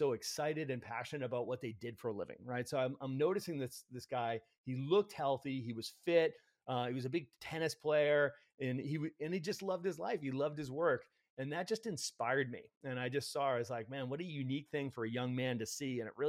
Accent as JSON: {"language": "English", "town": "Boston", "region": "Massachusetts", "country": "United States", "said": "I'm from Boston."}